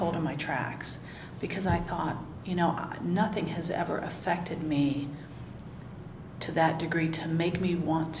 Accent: Ohio, United States; born there; also born or lived in Georgia / Missouri; I was born in Ohio, and we lived there till I was in second grade. Then we moved to Georgia, lived in southern Georgia for about 4 years, and then I moved to, I moved to Missouri, and then I lived there for about 3 years

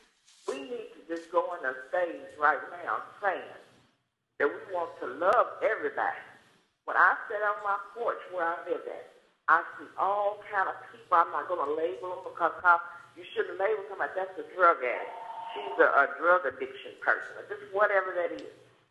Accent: Kentucky, United States; I'm not even from here. I'm from Kentucky. I'm a country girl.

